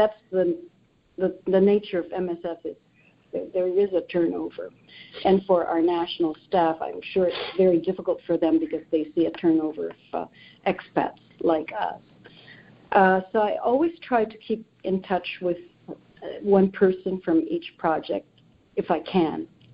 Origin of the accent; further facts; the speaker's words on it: Philippines; For me, I grew up in the Philippines, and since I was 10 years old, I think I decided I wanted to be a physician.